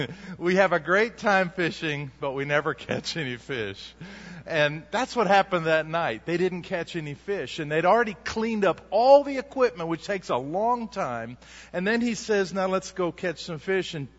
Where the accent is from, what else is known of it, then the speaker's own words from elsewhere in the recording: Huntsville, Alabama, United States; Most people think I should be from Deutschland, from the old country, but I'm actually from Huntsville, Alabama.